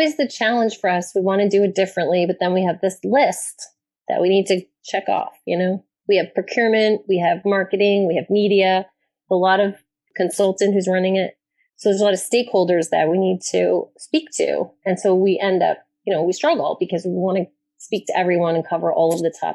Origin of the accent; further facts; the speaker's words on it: Toronto, Ontario, Canada; I'm from Toronto, so it's a big city relatively, for Canada